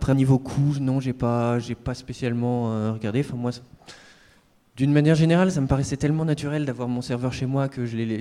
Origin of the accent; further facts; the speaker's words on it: Lyon, Auvergne-Rhône-Alpes, France; Moi, je suis de Lyon, enfin, je viens de Lyon là, pour cette conférence.